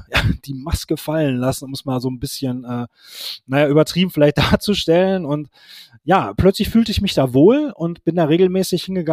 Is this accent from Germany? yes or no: yes; North Rhine-Westphalia, Germany; ich war auch immer schon ein Ruhrgebietsmensch, ne? Ich war immer schon ganz zufrieden mit meiner Heimat so